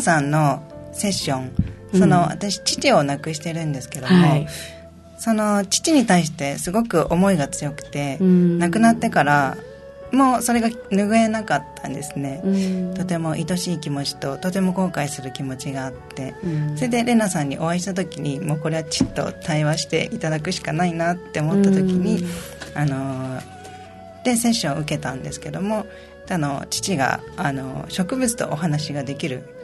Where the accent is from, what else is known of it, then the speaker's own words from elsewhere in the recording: Saitama, Japan; now in Okinawa, Japan; はい、もうずっとほとんど埼玉です